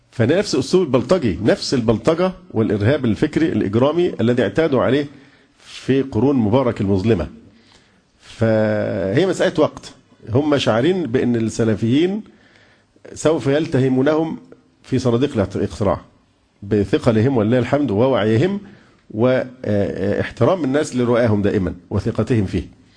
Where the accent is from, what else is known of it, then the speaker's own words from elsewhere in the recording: Egypt; فإحنا مواطنون، مش إحنا جنسيتنا مصرية، خلاص بنمارس حقنا